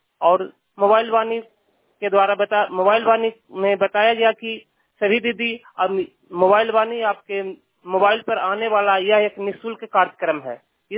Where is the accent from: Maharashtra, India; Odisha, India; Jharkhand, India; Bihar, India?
Bihar, India; Jaswantpur; ग्राम जसवंतपुर का निवासी हूँ। संकल्प पीएलएफ चंडी नालंदा का बुक कीपर हूँ।